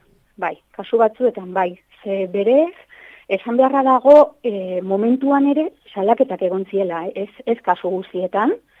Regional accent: Estella, Navarre, Spain; Bueno, ni Lizarrakoa naiz, da orain dela bost urte, Nafarroa mailan

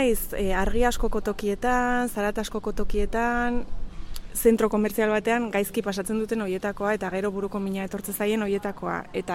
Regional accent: San Sebastián, Basque Country, Spain; also born or lived in Bayonne; now in Zizurkil, Spain; Baionan jaio nintzen eta Donostian bizi izan naiz haurtzaro eta gaztaro guztian eta orain Zizurkilen bizi naiz.

